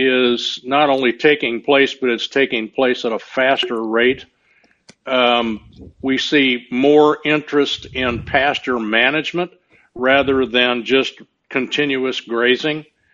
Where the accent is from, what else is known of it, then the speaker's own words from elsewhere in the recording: Illinois, United States; Well, I'm originally from Illinois, graduated from the University of Illinois with a degree in ag communications.